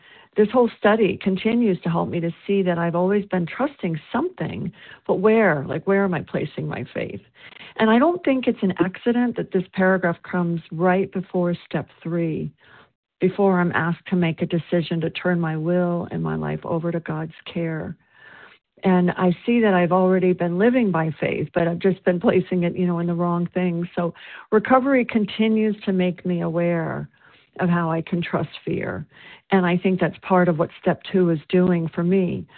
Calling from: South Carolina, United States

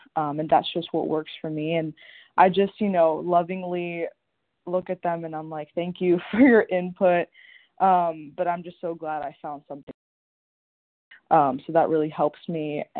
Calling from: Tallahassee, Florida, United States; I'm from calling from Tallahassee, Florida.

